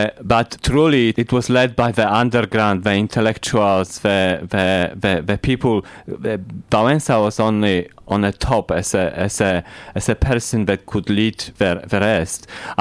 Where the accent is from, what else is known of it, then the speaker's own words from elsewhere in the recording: Wrocław, Lower Silesian Voivodeship, Poland; born there; English is a second language; I was born at the same time as Anna Grodzka in 1954 in a famous city of Wrocław where famous Grotowski come from.